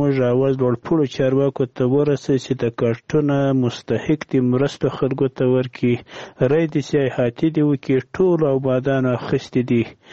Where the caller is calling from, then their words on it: Sarobi, Paktika, Afghanistan; زه د پکتیکا دی ولایت سروبي دی ولسوالي خانی کله زه خبرې کوم.